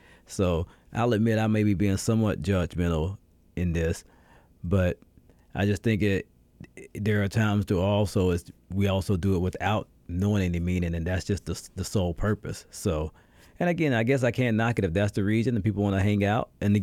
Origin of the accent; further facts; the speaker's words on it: United States; of course, with my identity as being American, that's what I see a lot.